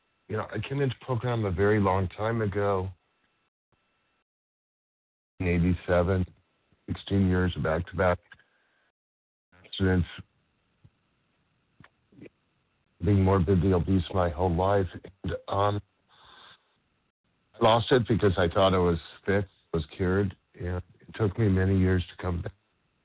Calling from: Los Angeles, California, United States; I'm from Los Angeles.

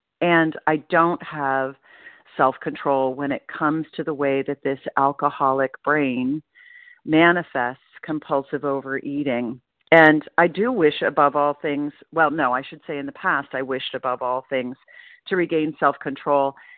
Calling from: Portland, Maine, United States; I'm calling in from Portland, Maine

